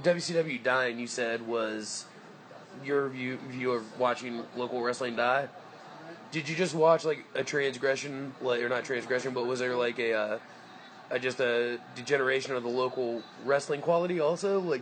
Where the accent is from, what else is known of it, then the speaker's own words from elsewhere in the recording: Tennessee, United States; because I looked like shit and they knew I was from Tennessee.